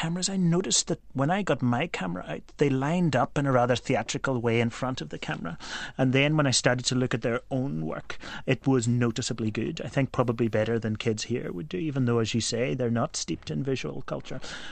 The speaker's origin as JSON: {"language": "English", "region": "Northern Ireland", "country": "United Kingdom", "tie": "born or raised there", "said": "This was the 70s when I was growing up. Not a good time for Northern Ireland, it has to be said"}